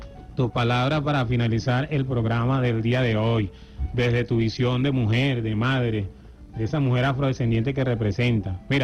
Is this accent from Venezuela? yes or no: yes; Venezuela; debemos nosotros contribuir y aportar ese granito de arena como venezolano. Si amas a Venezuela, haz algo, pues.